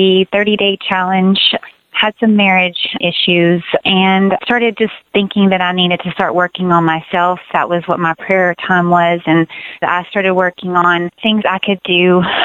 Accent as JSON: {"language": "English", "region": "Texas", "country": "United States", "said": "Hi, Randy. … I'm from Texas, and I listen to your show all the time"}